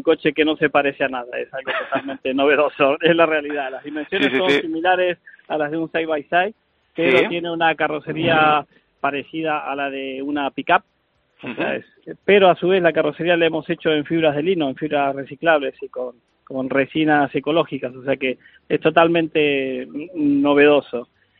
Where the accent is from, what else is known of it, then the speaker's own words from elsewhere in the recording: Argentina; now in Spain; soy argentino, no puedo evitarlo.